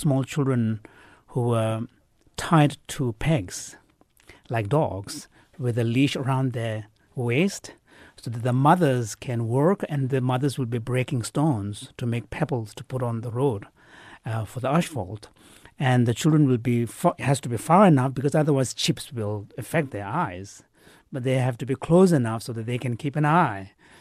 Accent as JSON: {"language": "English", "region": "northern India", "country": "India", "tie": "born or raised there", "also_born_or_lived": "Tibet", "said": "I was born in Tibet. So in the early part of my childhood was really spent in India, in the northern part of India."}